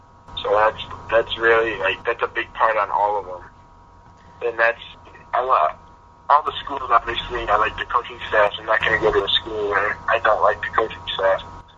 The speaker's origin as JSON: {"language": "English", "region": "Connecticut", "country": "United States", "tie": "born or raised there", "said": "UConn, the reason they're in the top four is because I love the fact that it's my home state."}